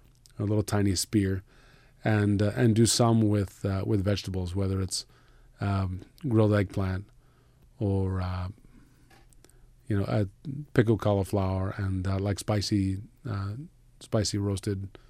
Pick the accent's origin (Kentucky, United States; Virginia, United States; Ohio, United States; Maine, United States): Virginia, United States; Norfolk; Growing up in Norfolk, Virginia, we always had a rib roast with Yorkshire pudding.